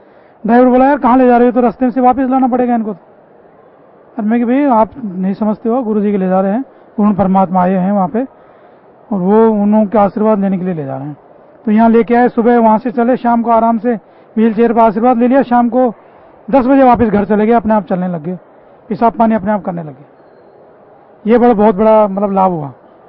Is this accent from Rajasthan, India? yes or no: yes; Jaipur, Rajasthan, India; मैं जयपुर राजस्थान से आया हूँ।